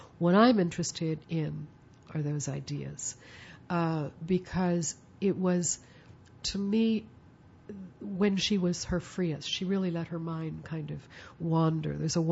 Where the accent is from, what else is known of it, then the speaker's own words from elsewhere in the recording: Philadelphia, Pennsylvania, United States; also born or lived in New York; New York, you know, I grew up in Philadelphia. I lived in New York for about 10 or 12 years.